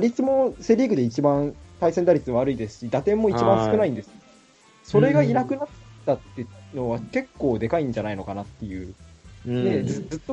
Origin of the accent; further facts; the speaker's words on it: Shizuoka, Japan; 僕の地元の静岡出身の選手が3人いるんですよね。